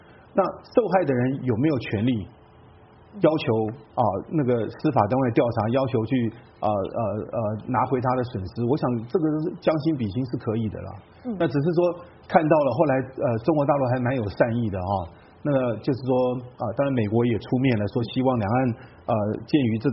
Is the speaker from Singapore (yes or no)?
no; Taiwan; 如果说我们台湾人在美国犯罪被在美国抓了